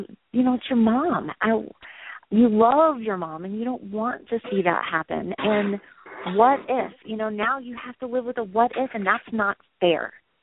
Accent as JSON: {"language": "English", "region": "Illinois", "country": "United States", "tie": "born or raised there", "said": "I know a little boy right now in my hometown back in Illinois who is suffering from brain cancer."}